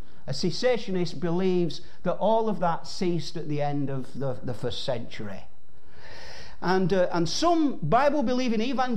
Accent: Bolton, North West England, United Kingdom; accent: Boltonese; I only speak English. I only speak Boltonese, actually, as English.

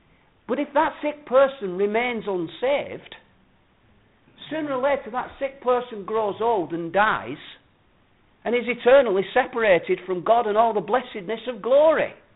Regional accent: United Kingdom; The best of what we have and the best of what we are as British people arises out of this fact

